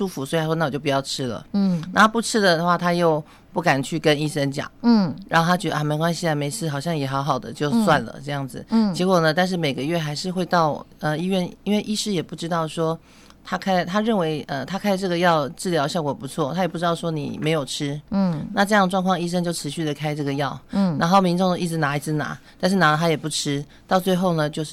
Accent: Taiwan; 我们台湾人其实也是不是说很愿意浪费这些资源

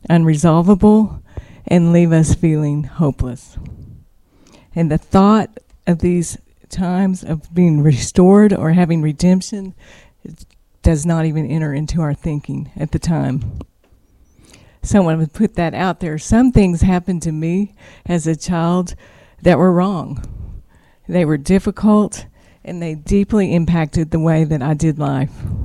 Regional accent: Amarillo, Texas, United States; I grew up in Amarillo, Texas. No one likes to admit that, but I did.

